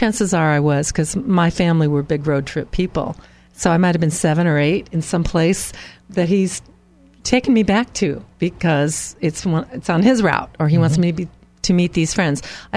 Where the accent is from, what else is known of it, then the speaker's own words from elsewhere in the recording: California, United States; moved away as an adult; now in Hawaii, United States; Well, you know, I was raised in California. I live in Hawaii as an adult since I was 33, but I was raised here.